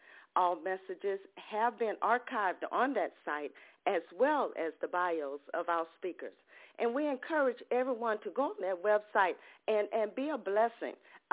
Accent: Ocean Springs, Mississippi, United States; from Ocean Springs, Mississippi, and we're so delighted and we're so glad that you're here with us this morning.

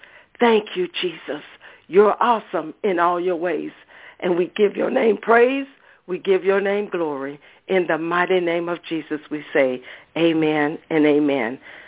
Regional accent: Ocean Springs, Mississippi, United States; from Ocean Springs, Mississippi, and we're giving God praise.

